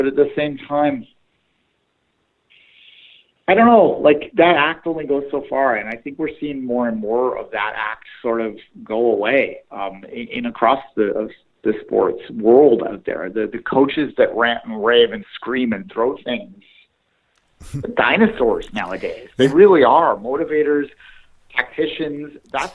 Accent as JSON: {"language": "English", "country": "Canada", "said": "But nonetheless, as a Canadian, we kind of like this."}